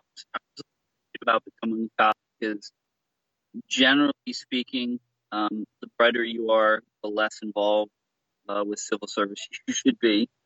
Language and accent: English; Colorado, United States; also born or lived in Delaware / North Carolina / Florida; So I was born in Delaware. I spent half of my life living in Colorado, North Carolina. And when I was probably 15 years old, we moved to Florida.